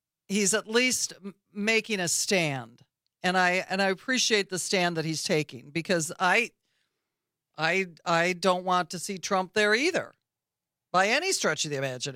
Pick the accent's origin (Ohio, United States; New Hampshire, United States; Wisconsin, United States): Wisconsin, United States; Beloit; My neighbor, actually, from where I grew up, I grew up in Beloit.